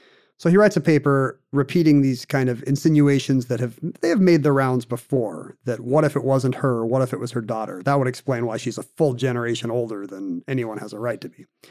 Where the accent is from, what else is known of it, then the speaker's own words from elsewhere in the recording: Russia; accent: Russian; English is a second language; I'm not doing this in my funny Russian accent.